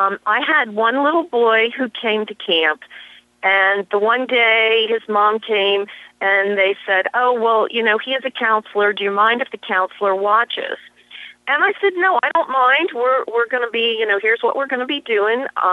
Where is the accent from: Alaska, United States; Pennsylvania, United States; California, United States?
Pennsylvania, United States; Harrisburg; I'm from Harrisburg, PA.